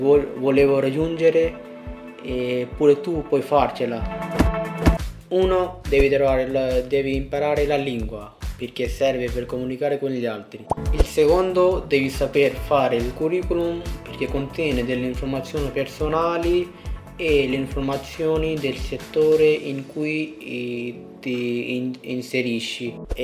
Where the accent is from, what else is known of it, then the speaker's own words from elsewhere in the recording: Pakistan; Italian is a second language; now in Italy; vengo dal Pakistan, ho 20 anni, sono arrivato in Italia nel 2018.